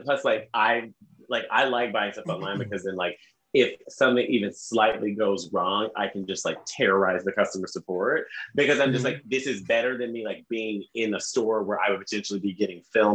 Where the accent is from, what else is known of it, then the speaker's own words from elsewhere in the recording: Atlanta, Georgia, United States; I am from Atlanta. Every mall they shoot up.